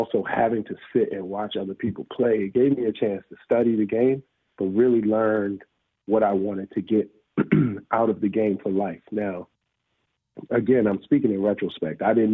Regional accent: Baltimore, Maryland, United States; So I'm originally from East Baltimore, Maryland, graduate of the most perfect and beautiful historic St. Francis Academy.

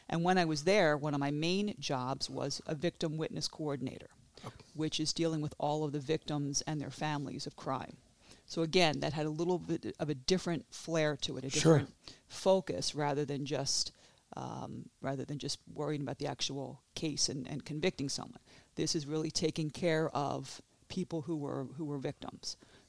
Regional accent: Philadelphia, Pennsylvania, United States; So I am a native of Philly. I'm a Philly girl.

